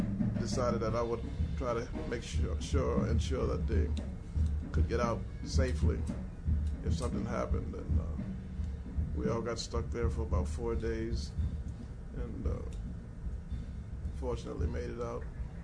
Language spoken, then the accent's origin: English; New Orleans, Louisiana, United States; I was in New Orleans, Louisiana, my hometown